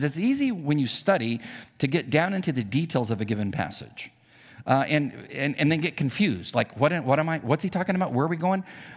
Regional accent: United States; And I grew up on the Mexican border

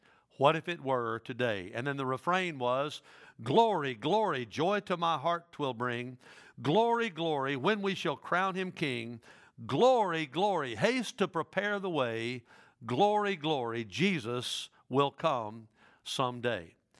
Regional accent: Dyersburg, Tennessee, United States; when I was growing up in Dyersburg

